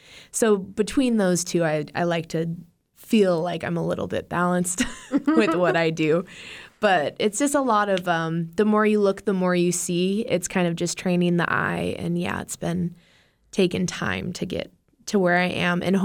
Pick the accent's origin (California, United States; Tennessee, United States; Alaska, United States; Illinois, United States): Alaska, United States; growing up on Prince of Wales is an island, so you're constantly surrounded by the ocean.